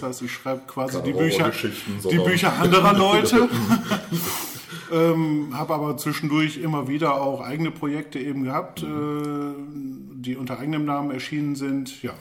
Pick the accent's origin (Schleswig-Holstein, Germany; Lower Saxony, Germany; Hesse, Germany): Lower Saxony, Germany; Leer; born there; Ja, gebürtiger Leeraner